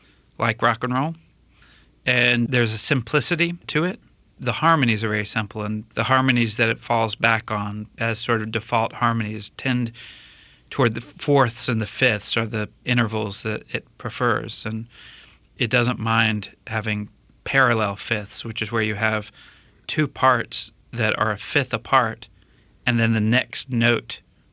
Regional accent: Atlanta, Georgia, United States; from Atlanta, Georgia, in the United States. Born and raised in Georgia

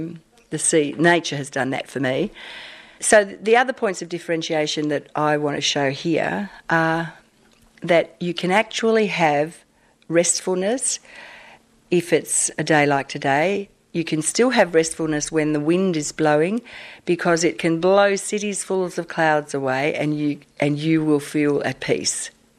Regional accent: Flinders Island, Tasmania, Australia; I grew up here on Flinders Island and on Long Island, which is one of the little islands just off Cape Barron Island.

